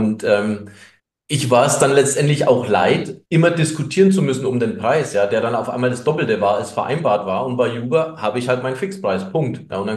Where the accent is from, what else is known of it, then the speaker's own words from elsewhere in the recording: Bavaria, Germany; also bei uns in Bayern sagt man